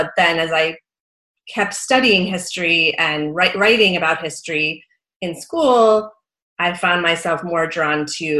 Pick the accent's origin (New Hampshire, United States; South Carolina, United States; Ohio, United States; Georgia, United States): New Hampshire, United States; I grew up in New Hampshire. My dad was a history teacher at Phillips Exeter Academy, where I went to school.